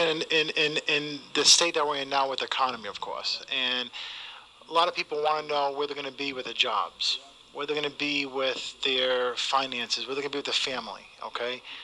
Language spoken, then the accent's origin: English; New England, United States; now in Atlanta, United States; I come from New England, of course, and you said you've been to Chicago recently.